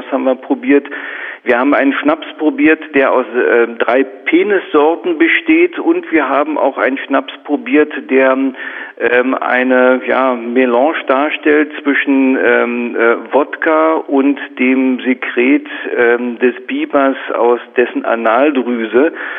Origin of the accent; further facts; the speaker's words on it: Berlin, Germany